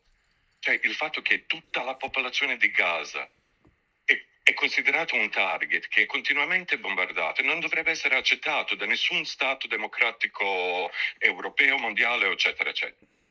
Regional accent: Bosnia & Herzegovina; Ma non lo so, cioè io sono bosniaco

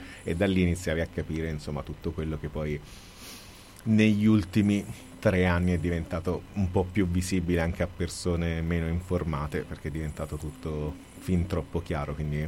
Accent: Calabria, Italy; le sonorità tradizionali di Calabria, che è la mia terra

